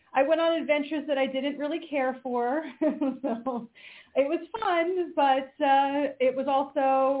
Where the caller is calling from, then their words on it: Pennsylvania, United States; Pennsylvania.